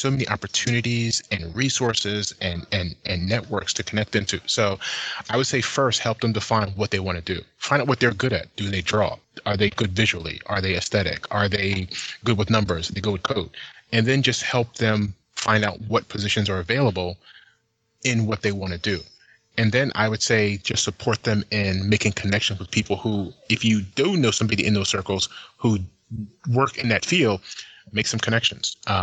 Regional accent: New Jersey, United States; And I attribute a lot of that to me growing up in Jersey.

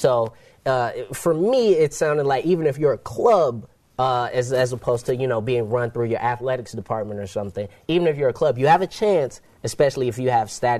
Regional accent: Michigan, United States; I can't do that. I'm from Michigan.

